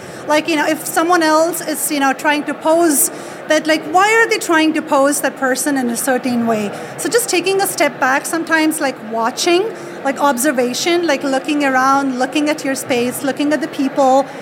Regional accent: California, United States; I'm from California, live in Sacramento, California

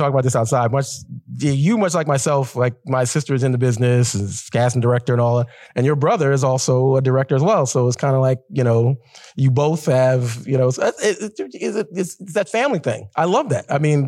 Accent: Brooklyn, New York, United States; I'm from Brooklyn, so we're going to do it.

